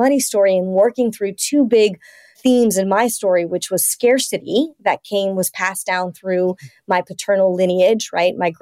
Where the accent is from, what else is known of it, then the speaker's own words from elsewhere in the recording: United States; my parents were from Latin America, South America, Colombia, and I was raised in the States